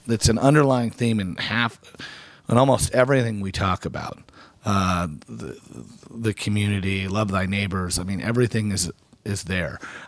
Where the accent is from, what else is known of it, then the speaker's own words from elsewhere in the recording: Tucson, Arizona, United States; Well, I grew up here in Tucson, and my grandmother was on the bench.